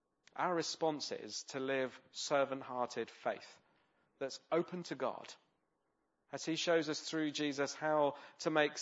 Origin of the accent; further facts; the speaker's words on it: United Kingdom; being terribly British, we're never satisfied, are we?